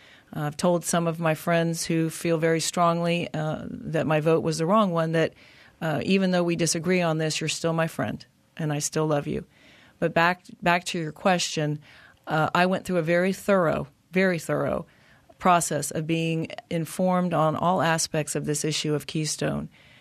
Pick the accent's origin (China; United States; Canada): Canada; As a Canadian neighbor, I understand the concerns about transporting across our country